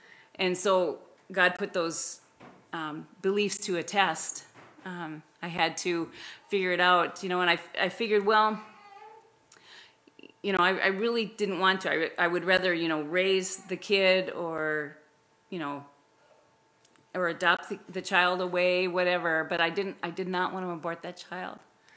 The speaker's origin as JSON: {"language": "English", "town": "Hastings", "region": "Nebraska", "country": "United States", "tie": "born or raised there", "said": "Good morning. … I grew up in Hastings, Nebraska. That's where I was born and raised, and I was the 4th kid."}